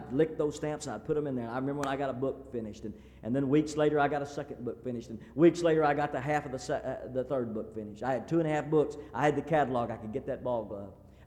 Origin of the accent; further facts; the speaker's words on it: Fort Worth, Texas, United States; I grew up in Fort Worth, Texas.